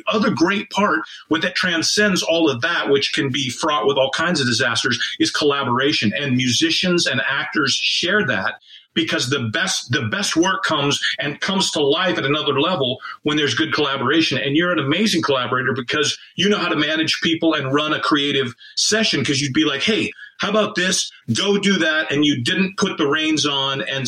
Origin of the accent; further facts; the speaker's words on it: Golden, Colorado, United States; I grew up in Golden, Colorado. I went to school all through high school there.